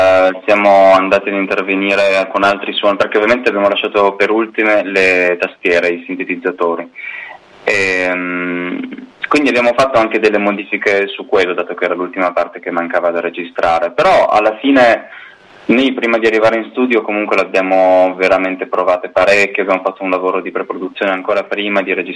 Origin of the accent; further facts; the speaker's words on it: Turin, Piedmont, Italy; perché noi siamo di Torino